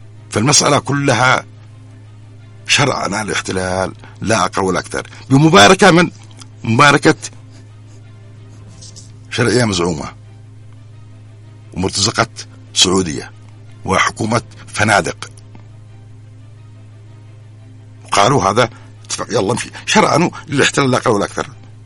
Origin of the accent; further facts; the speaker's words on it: North Yemen, Yemen; أنا يمني في الشمال ولي حق في الجنوب